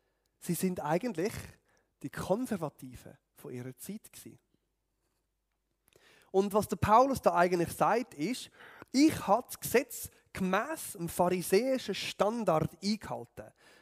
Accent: Switzerland; Alles, woran ich mich als Schweizer Bürger freuen kann

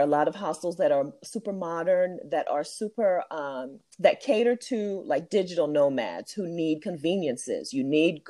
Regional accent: Dover, Delaware, United States; moved away; When I first left Delaware, I'm from Dover, Delaware. When I first left Delaware, I thought I was going to spend a lot of time in Malaysia.

